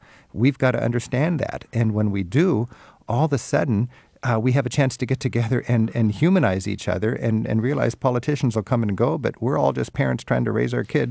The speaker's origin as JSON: {"language": "English", "country": "United States", "said": "I've never been received so warmly and enthusiastically on the streets as an American."}